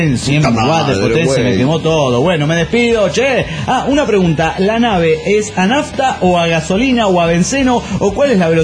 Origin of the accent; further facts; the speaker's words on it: Mexico City, Mexico; now in Cancún, Mexico; voy a volver a ser lo que fui en un comienzo … del DF mexicano.